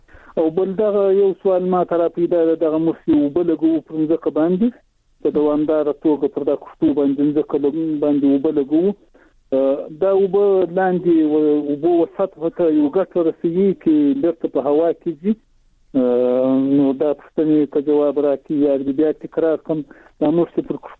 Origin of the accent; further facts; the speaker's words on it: Zabul, Afghanistan; هم د زابل ولایت شاجیل ولسوالي